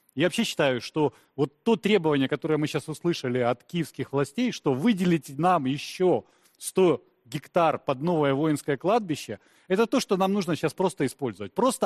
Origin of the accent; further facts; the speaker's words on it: Dnipro, Dnipropetrovsk Oblast, Ukraine; пока не увидел кадры из моего родного города, из Днепропетровска